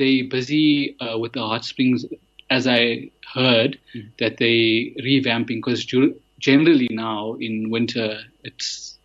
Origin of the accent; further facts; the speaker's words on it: Durban, KwaZulu-Natal, South Africa; born there; I was born in Durban, okay?